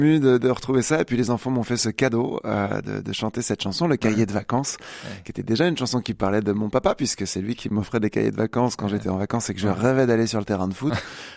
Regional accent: Cormontreuil, Grand Est, France; je suis retourné chez moi à Cormontreuil.

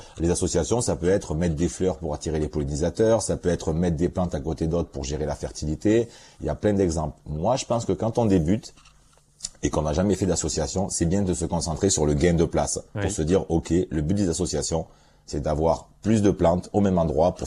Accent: Perpignan, Occitanie, France; also born or lived in Gard; Un mélange entre Perpignan et le Gard, à côté de Nîmes.

